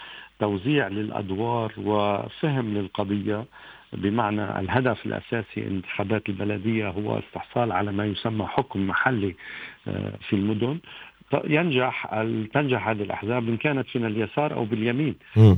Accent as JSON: {"language": "Arabic", "country": "France", "said": "النقطة الثالثة الذي أراها أنا بالنسبة لي كفرنسي"}